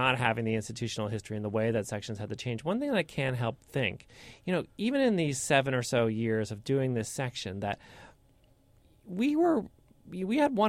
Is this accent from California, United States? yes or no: no; Boston, Massachusetts, United States; You know, I grew up in Boston, so that seismic Reggie Lewis story that the sports team did years ago was really huge.